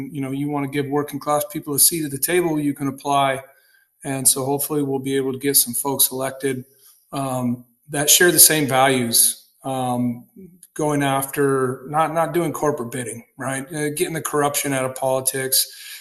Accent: Omaha, Nebraska, United States; I have a feeling it's because I'm from Omaha, and they probably figure, oh, somebody from Omaha can't quite possibly know how to cluck like a chicken as good as we can out here in Wayne.

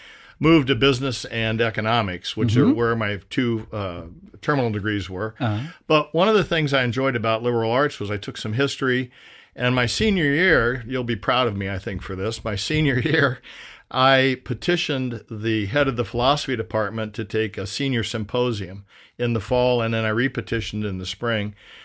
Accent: Ottumwa, Iowa, United States; Well, you know, it's a town then of about 30,000. It's smaller now, and it was the classic kind of town.

